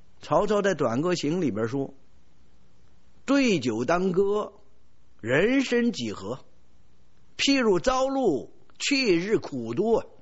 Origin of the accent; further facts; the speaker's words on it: China; 我们中国人是比较上进啊，我们中国人勤劳勇敢